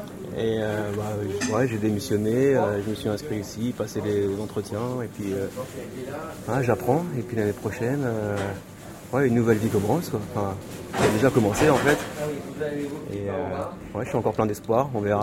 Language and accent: French; France; accent: French; jouer la carte française avec mon accent français quand je parle anglais.